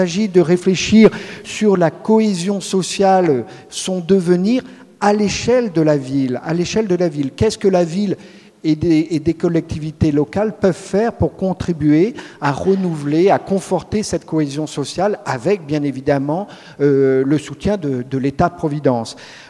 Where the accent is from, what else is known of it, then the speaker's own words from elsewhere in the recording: Auxerre, Bourgogne-Franche-Comté, France; je ne suis pas poitevin, je suis d'Auxerre, je viens d'Auxerre